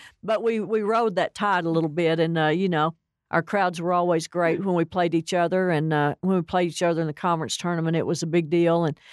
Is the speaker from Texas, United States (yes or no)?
yes; Tulia, Texas, United States; Growing up in Tulia, my folks were tech people